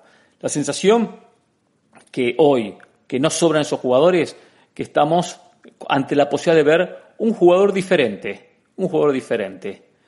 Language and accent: Spanish; Argentina; No es que así somos los argentinos.